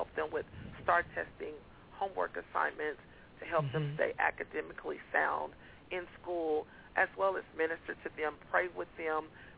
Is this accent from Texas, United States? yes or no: yes; Fort Worth, Texas, United States; also born or lived in Las Vegas, United States; My family later moved to Texas and made Texas our home. I was born in, I was raised in Fort Worth